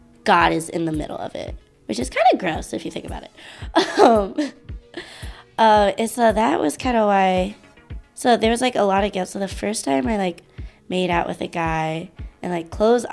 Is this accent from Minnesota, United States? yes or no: no; New Jersey, United States; I grew up in New Jersey where there's like a lot of Italian Americans.